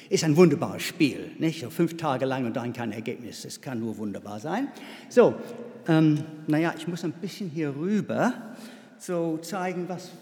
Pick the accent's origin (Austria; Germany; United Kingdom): United Kingdom; England; German is a second language; Es geht um etwas typisch Englisches. Naja, ihr wisst ja, wo ich herkomme.